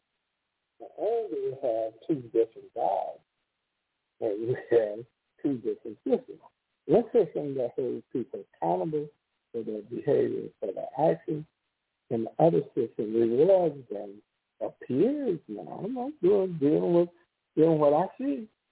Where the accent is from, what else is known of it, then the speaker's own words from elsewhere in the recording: the South, United States; I grew up in the South, well, a combination of South and the North, but mainly in the South.